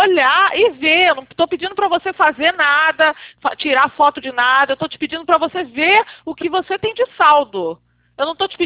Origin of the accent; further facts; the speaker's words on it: Rio de Janeiro, Brazil; eu sou do Rio, é 21 aqui.